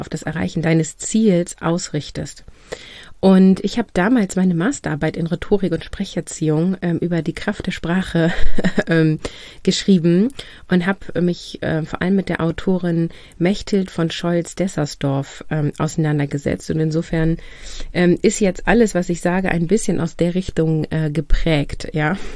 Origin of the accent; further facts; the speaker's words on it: Northern Germany, Germany; Ich komme aus dem Norden, hier ist das ein kurzes Event in der Schule und dann ist das zu Ende.